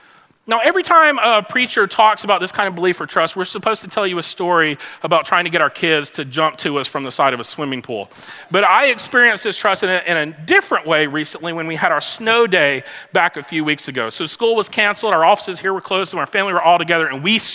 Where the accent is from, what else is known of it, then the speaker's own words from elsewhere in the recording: Mississippi, United States; I'm from Mississippi. Who needs a sled in Mississippi?